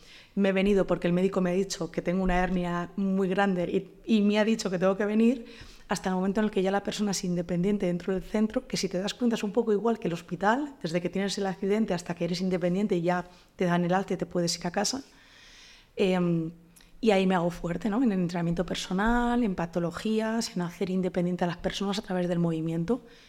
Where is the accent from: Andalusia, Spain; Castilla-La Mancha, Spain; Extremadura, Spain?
Castilla-La Mancha, Spain; Ciudad Real; soy de Ciudad Real